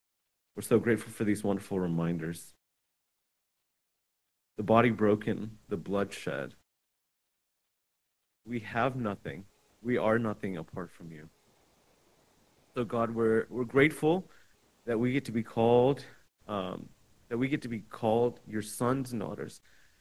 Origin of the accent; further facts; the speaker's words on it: Dallas, Texas, United States; also born or lived in Dubai, UAE / New York; So I grew up in big cities for most of my life. First, I was born in Dubai, spent the first 10 years of my life there. And then after that, we lived in New York for a little bit. And then I spent, after a year in New York, about 11 years here in Dallas, Texas.